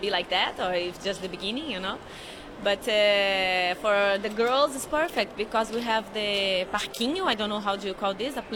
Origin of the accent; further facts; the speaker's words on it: Minas Gerais, Brazil; now in Rio de Janeiro, Brazil; I'm from Brazil. I live in Rio, but I'm from Minas Gerais, that is another state here.